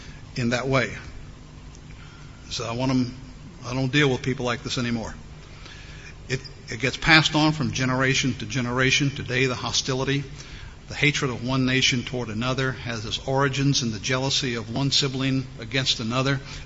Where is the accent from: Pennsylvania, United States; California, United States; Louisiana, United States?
Louisiana, United States; This is back where I grew up in Louisiana.